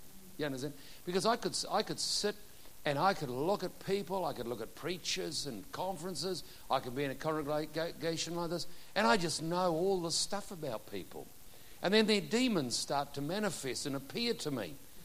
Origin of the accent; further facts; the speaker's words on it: New Zealand; I said I'm a pastor from New Zealand, I'd like to sit up the front.